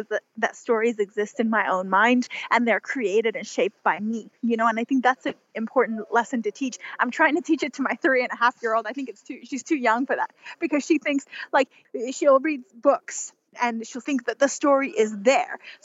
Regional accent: Iran; born or raised there

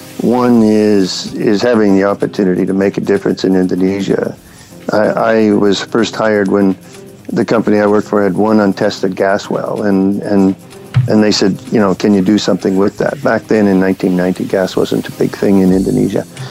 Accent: Canada; born there; Well, I'm Canadian by birth.

